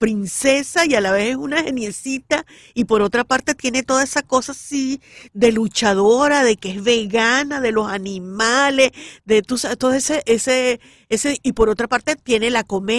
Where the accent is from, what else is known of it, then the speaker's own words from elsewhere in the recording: Venezuela; lo que somos como venezolanos siguen siendo venezolanos.